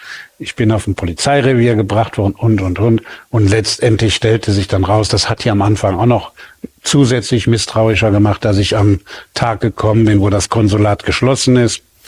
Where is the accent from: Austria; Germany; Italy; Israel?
Germany; ich bin ein Deutscher, ich bin hier groß geworden.